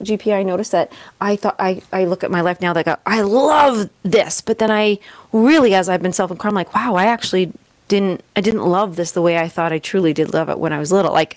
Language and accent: English; Canada; And up in here in Canada, you know, GM was like, my hometown was kind of that GM thing, and then it disappeared, and so many people felt lost.